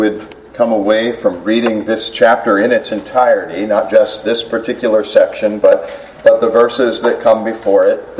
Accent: United States; I know it's true that we as an American people have all kinds of ailments, illnesses, anxieties, and stresses.

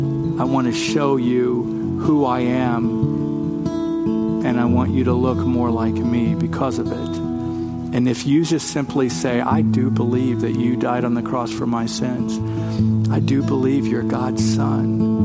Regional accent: Texas, United States; born there; I was born in Texas, and I'm a fan of Texas history.

